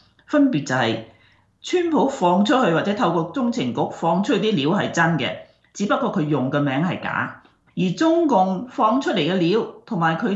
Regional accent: Guangdong, China; 我哋廣東人講嘅鬼拍後尾枕

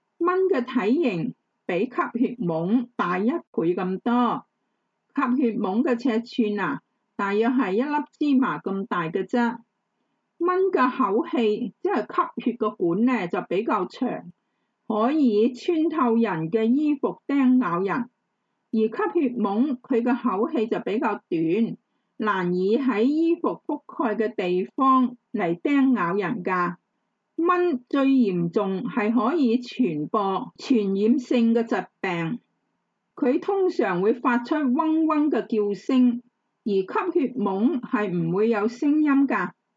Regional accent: Hong Kong; 我们香港人现在很喜欢北上玩乐的朋友就要小心了

